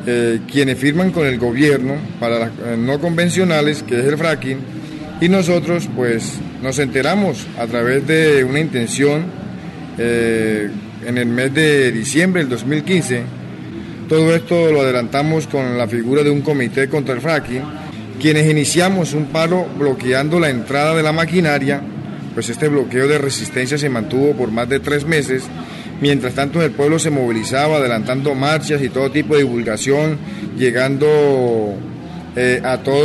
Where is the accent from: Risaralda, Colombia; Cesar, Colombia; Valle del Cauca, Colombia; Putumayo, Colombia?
Cesar, Colombia; San Martín; vengo del municipio de San Martín Cesar, aquí en Colombia.